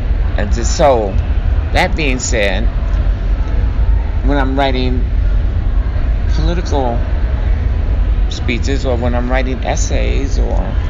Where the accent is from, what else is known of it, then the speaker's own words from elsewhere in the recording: Chicago, Illinois, United States; now in Minneapolis, United States; Born and raised in Chicago, though. I do want to, that's my hometown. I love Chicago. Chicago shaped me.